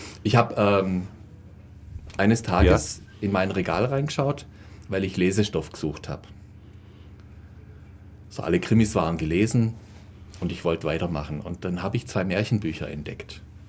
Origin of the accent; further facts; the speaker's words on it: Ulm, Baden-Württemberg, Germany; Ja, ich bin alter Ulmer, hier in Ulm geboren, aufgewachsen, zur Schule gegangen.